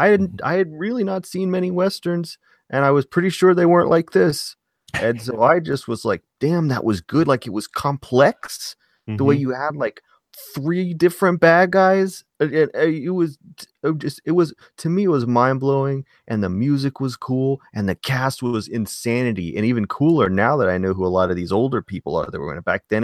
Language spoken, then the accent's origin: English; Doraville, Georgia, United States; I saw it in my hometown of Doraville, Georgia, in 93, at the Northeast Plaza Cinema 12.